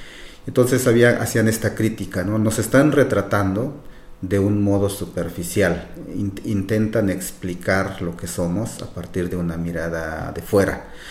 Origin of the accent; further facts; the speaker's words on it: Tamazulapan del Espíritu Santo, Oaxaca, Mexico; vengo del estado de Oaxaca, en México, y soy originario de un municipio que se llama Tamazulapan del Espíritu Santo Mije